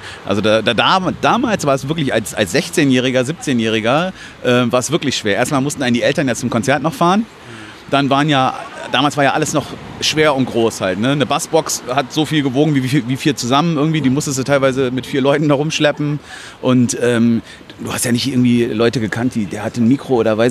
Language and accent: German; Hilden, North Rhine-Westphalia, Germany; ich komme aus Hilden, da gab es dann einen besetzten Bauernhof.